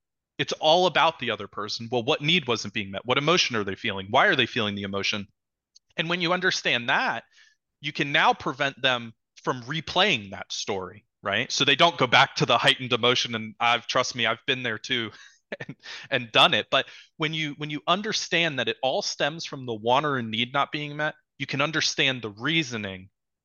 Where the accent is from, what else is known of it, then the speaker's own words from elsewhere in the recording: New Jersey, United States; And that's why I'm an Italian from New Jersey. So respect is huge for me, right? Anyone who's from New Jersey knows that.